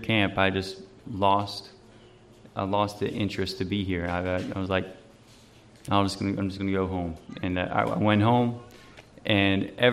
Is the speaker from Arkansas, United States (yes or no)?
yes; Arkansas, United States; I'm from Arkansas, across the pond